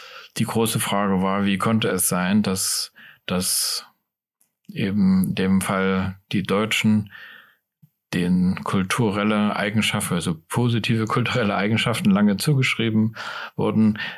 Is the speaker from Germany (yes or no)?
yes; East Germany, Germany; Bei der Trilog-Konferenz zum Beispiel, da rede ich halt als Deutscher oder manchmal auch als Ostdeutscher.